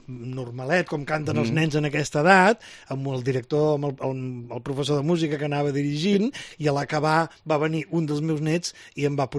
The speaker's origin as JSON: {"language": "Catalan", "town": "Vilassar de Dalt", "region": "Catalonia", "country": "Spain", "tie": "born there", "said": "el meu poble on vaig néixer, a Vilassar de Dalt"}